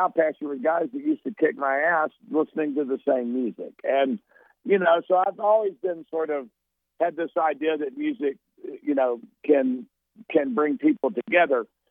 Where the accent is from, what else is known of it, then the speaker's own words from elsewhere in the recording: Texas, United States; And I believe that simply because I grew up in Texas, and Texas was a lot different than it is now.